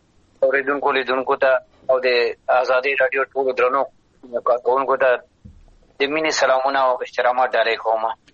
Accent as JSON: {"language": "Pashto", "country": "Afghanistan", "tie": "born or raised there", "moved": "yes", "said": "وطن کې مو ژوند هلته پیدا شوي یو، لوی"}